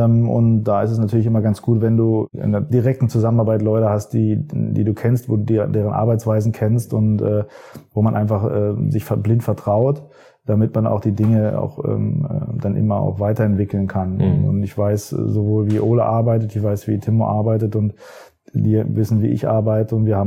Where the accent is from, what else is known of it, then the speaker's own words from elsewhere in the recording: Hanover, Lower Saxony, Germany; born there; Ich bin in Hannover geboren